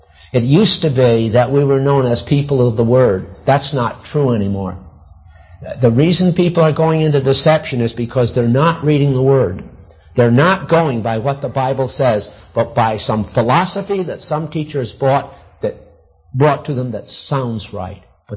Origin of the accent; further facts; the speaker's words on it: Portland, Maine, United States; born there; I was born in Portland, Maine, lived on … Avenue in South Portland, though it wasn't named after us.